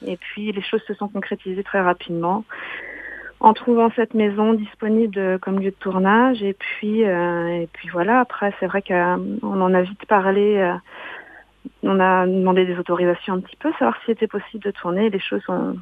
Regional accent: Pays de la Loire, France; moi aussi je viens d'Anjou.

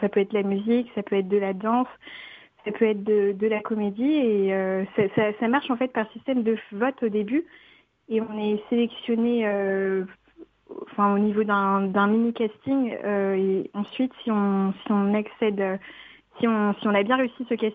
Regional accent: Madagascar; déjà je suis originaire de Madagascar, donc on est très musique dans la famille

